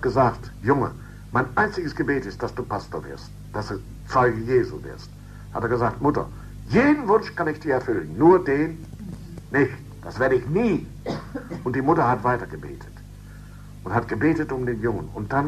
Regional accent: North Rhine-Westphalia, Germany; Bei uns in Westfalen sagte man

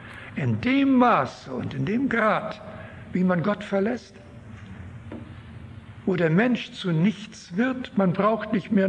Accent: Canada; Als Kanadier war das für mich wirklich ein Erlebnis, im Dorf von einem fremden Jungen gegrüßt zu werden.

